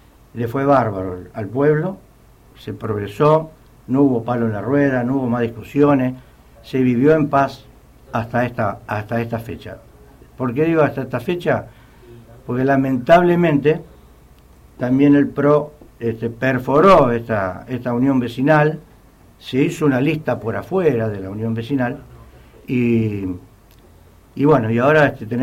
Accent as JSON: {"language": "Spanish", "country": "Italy", "moved": "yes", "lives_now": "Argentina", "said": "Nosotros somos de origen italiano, yo soy italiano. Nosotros cuando llegamos a la Argentina en el año 57"}